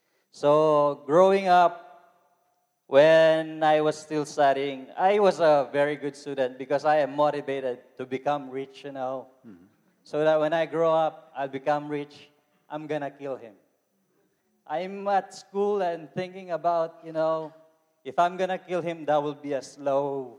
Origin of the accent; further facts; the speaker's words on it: Philippines; English is a second language; now in United States; I'm from the Philippines. I look like Ricardo.